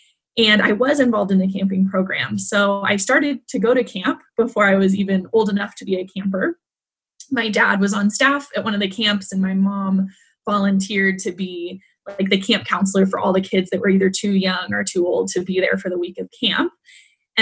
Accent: Blue Springs, Missouri, United States; Yeah, I was born in Blue Springs, and I've only lived in two houses my entire life, and both were in Blue Springs.

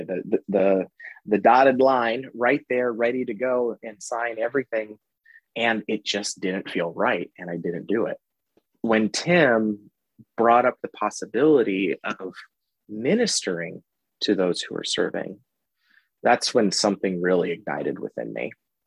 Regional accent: Lamoni, Iowa, United States; Growing up in Lamoni, Iowa, I volunteered for the local fire and EMS services.

